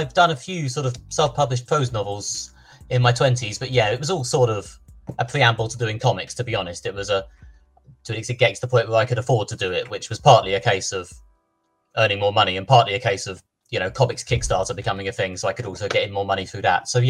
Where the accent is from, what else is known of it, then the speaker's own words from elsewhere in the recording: United Kingdom; even though we're both British.